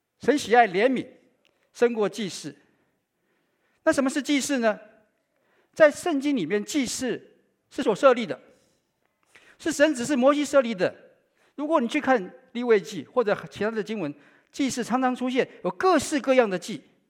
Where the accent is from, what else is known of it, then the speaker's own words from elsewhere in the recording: China; 所以我们中国人说得饶人处且饶人